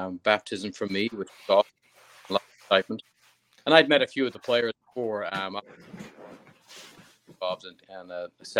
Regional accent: Dublin, Leinster, Ireland; moved away; We grew up in Dublin together, and we've moved throughout the States and the world.

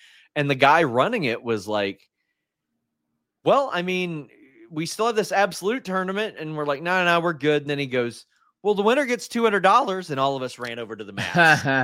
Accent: Elizabethtown, Kentucky, United States; I'm from Elizabethtown, Kentucky, and wow, everyone in that picture looks familiar.

